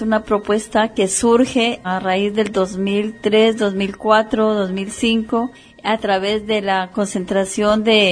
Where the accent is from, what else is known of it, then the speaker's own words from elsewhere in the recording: Colombia; nosotros como colombianos y colombianas estamos haciendo paz de nuestras regiones.